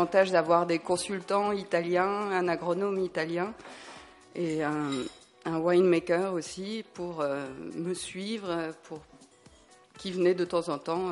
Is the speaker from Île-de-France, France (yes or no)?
yes; Paris, Île-de-France, France; moved away as an adult; now in Canada; Moi, je suis parisienne. J'étais assistante caméra.